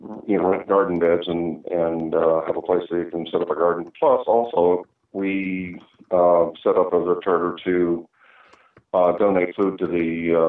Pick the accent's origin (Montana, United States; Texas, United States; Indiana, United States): Montana, United States; Kalispell; now in Eureka, United States; I was born and raised in Kalispell.